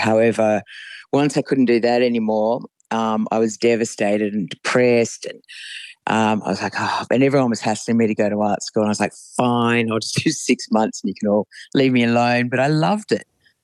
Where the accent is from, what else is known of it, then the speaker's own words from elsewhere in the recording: Sydney, New South Wales, Australia; Yeah, I grew up in Cremorne, which is, I break out in highs when I go back there now. It's a completely different place.